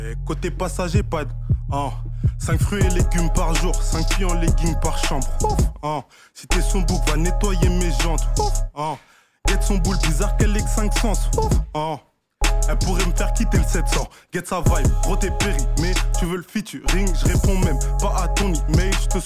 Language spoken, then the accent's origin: French; Sainte-Geneviève-des-Bois, Île-de-France, France; Sainte-Geneviève-des-Bois.